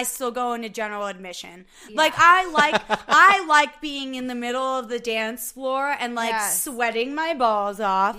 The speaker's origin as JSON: {"language": "English", "town": "Atlantic City", "region": "New Jersey", "country": "United States", "tie": "born or raised there", "said": "I was born in Atlantic City, New Jersey."}